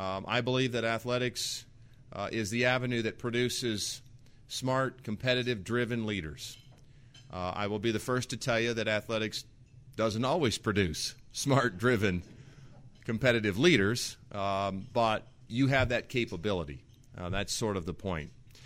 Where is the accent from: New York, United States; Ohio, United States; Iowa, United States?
Iowa, United States; Cedar Falls; I was born in Cedar Falls, Iowa. Spent most of my young life out on a farm